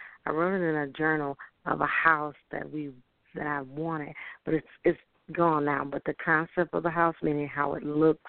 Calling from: Tennessee, United States; I'm in Tennessee.

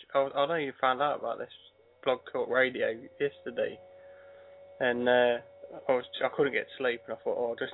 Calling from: England, United Kingdom; accent: English; Yeah, it is, yeah.

